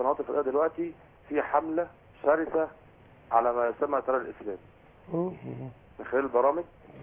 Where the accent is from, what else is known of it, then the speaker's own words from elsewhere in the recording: Egypt; أنا مواطن مصري عادي خالص